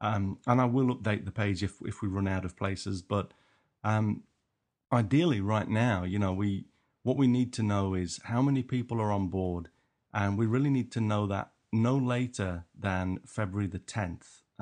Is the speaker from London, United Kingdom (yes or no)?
no; Nottingham, East Midlands, United Kingdom; accent: Nottingham; I guess that's my Nottingham accent duck.